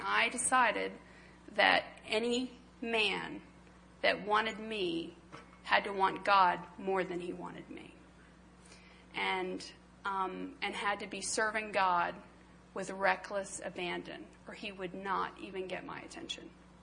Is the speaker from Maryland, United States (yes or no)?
yes; Maryland, United States; I grew up in Maryland, and I grew up with a dad who wasn't saved, a mom who was